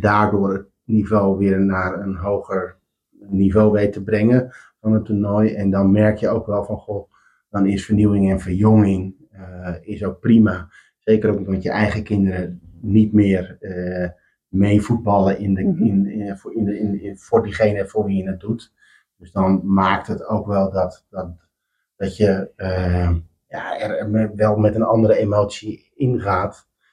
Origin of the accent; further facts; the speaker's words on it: Alphen aan den Rijn, South Holland, Netherlands; zoals ik ben geboren en getogen in Alphen aan den Rijn, onderdeel van mijn leven.